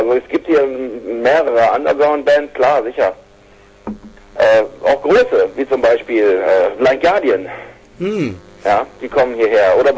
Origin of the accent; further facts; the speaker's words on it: Krefeld, North Rhine-Westphalia, Germany; Wir sind aus Krefeld, ganz genau.